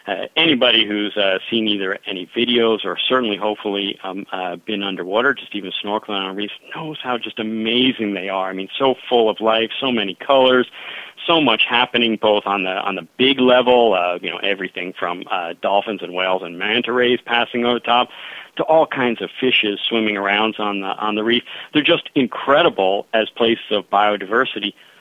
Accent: Northport, New York, United States; I grew up on Long Island, and as a kid, I was always on the shores around Northport, which was a little town.

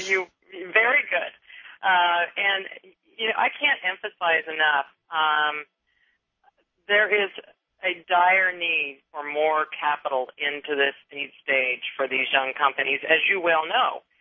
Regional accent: Seattle, Washington, United States; now in San Francisco, United States; the opportunity just came up a couple of years ago for me to be able to move from Seattle, which is my hometown, to San Francisco

